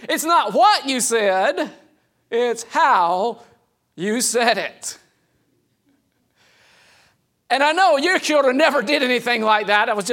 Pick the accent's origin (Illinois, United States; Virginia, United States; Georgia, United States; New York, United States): Georgia, United States; Valdosta; Well, I grew up in Valdosta, Georgia, in South Georgia